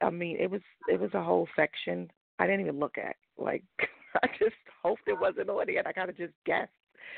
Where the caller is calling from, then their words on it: New York, United States; from New York.